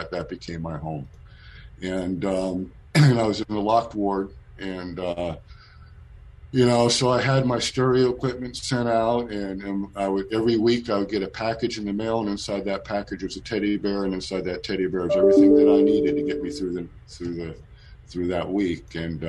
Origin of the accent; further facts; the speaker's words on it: Long Beach, California, United States; also born or lived in Yorba Linda / Fullerton; I moved from Yorba Linda to Fullerton to Long Beach, and I love Long Beach. I tore that city up. I went to junior high and high school in that city